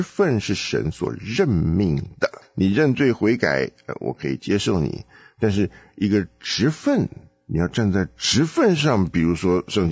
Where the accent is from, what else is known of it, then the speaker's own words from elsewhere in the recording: China; 我们中国人比较明白的就是说啊，为人师表啊